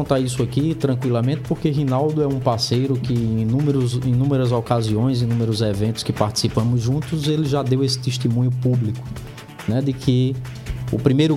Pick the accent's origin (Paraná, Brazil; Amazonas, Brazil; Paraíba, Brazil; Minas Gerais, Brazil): Paraíba, Brazil; retornar à minha terra natal, à minha amada Paraíba, como superintendente do estado.